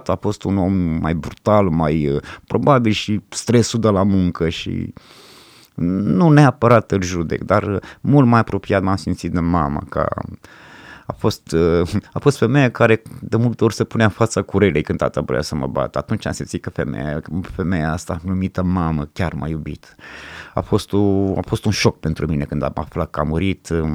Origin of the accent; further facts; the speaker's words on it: Ploiești, Prahova, Romania; born there; now in Timișoara, Romania; M-am născut în Ploiești, încerc să-mi caut locul